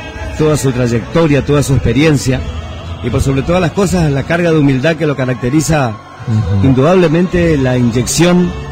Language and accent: Spanish; Corrientes, Argentina; somos de acá, somos del interior, somos de Corrientes